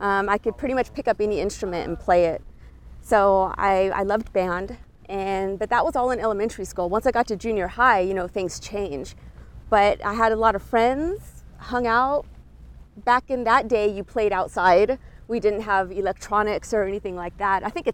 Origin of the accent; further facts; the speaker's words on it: California, United States; So we grew up in Orange County, where Knott's Berry Farm and Disneyland was, and I had pretty much a normal childhood